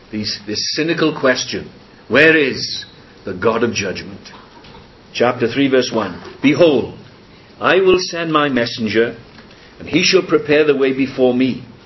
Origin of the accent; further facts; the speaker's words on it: Wales, United Kingdom; I come from Wales, and Wales is a land of song.